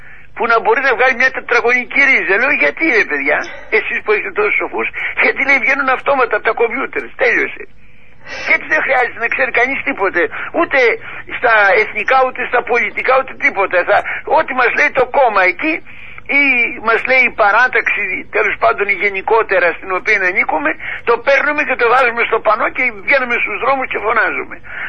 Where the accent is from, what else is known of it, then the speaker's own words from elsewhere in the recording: Greece; να δουν τα παιδιά μου ότι είμαι Έλληνας εγώ, για να γίνουν και αυτά Ελληνόπουλα.